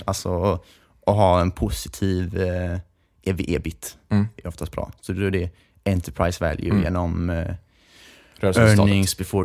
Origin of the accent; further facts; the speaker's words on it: Gothenburg, Västra Götaland County, Sweden; i Göteborg typ, liksom, där vi kommer ifrån. Jag kommer ifrån.